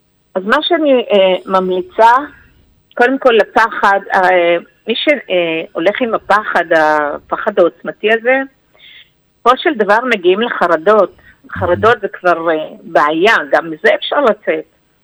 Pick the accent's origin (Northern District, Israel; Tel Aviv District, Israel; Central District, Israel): Northern District, Israel; אני גדלתי פה בגליל העליון, ניצה ברית